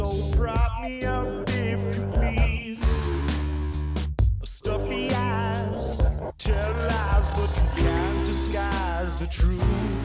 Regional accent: Buffalo, New York, United States; I was shut out of that show in Rochester, New York. I grew up outside of Buffalo, and that should have been my second

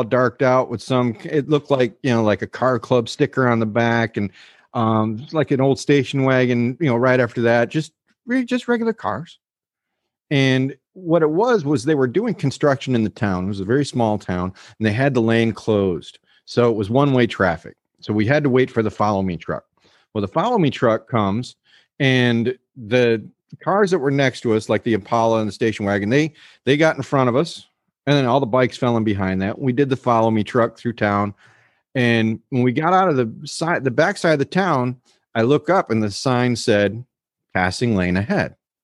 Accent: Florida, United States; and I'm from Florida.

